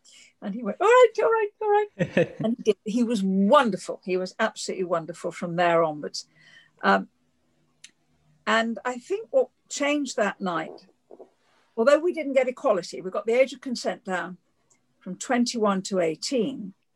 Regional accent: Liverpool, North West England, United Kingdom; I grew up in Liverpool, where you can't be prejudiced in a seaport.

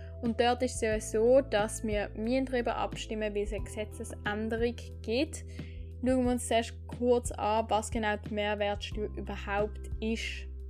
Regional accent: Switzerland; Also bei uns in der Schweiz ist es so

